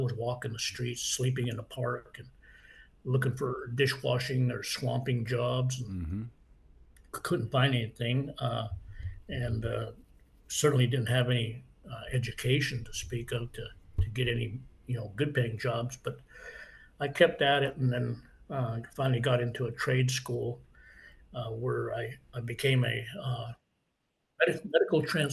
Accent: Great Falls, Montana, United States; You know, even after I returned to my hometown in Great Falls, Montana, it was a big deal for me to see an Indian waitress working in a cafe.

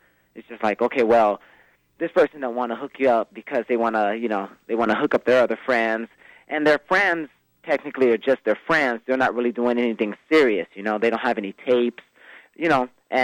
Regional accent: Chicago, Illinois, United States; now in Oxnard, United States; And basically, you know, growing up in Chicago, from Chicago, we moved out to California, you know, towards Los Angeles.

